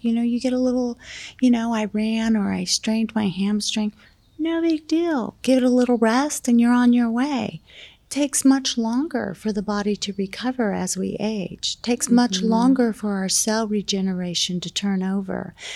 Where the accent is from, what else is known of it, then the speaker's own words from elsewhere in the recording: California, United States; I'm from California, so I consider the base of the spine the Mexico border, and the top of the spine the Washington border.